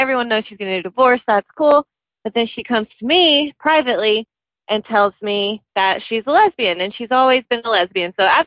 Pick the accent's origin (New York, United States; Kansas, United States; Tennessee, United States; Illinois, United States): Tennessee, United States; Nashville; Hey, Heather. I'm from Nashville.